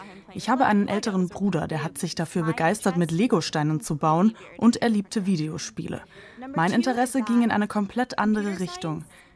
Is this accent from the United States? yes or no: yes; East Coast, United States; German is a second language; Ich bin an der Ostküste in den USA aufgewachsen und komme aus einer Familie von Doktoren.